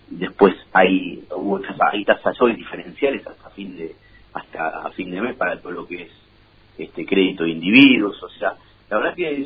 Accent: Buenos Aires, Argentina; Yo soy porteño, vivo en Devoto

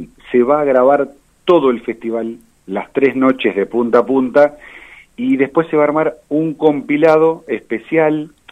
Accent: Buenos Aires Province, Argentina; Yo también soy un bonaerense del interior, así que nada me resulta ajeno.

